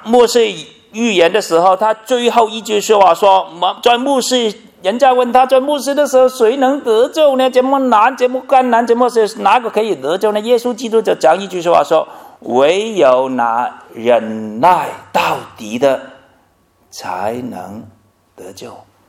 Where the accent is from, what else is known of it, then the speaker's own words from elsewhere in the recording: Hong Kong; 我小的时候在香港哈，我非常穷困哈，叫我跟我妈妈两个人呢相依为命。那个时候生活在香港啊，非常不容易。